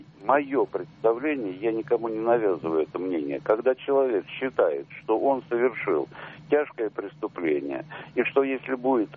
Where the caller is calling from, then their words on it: Moscow, Russia; я из Москвы.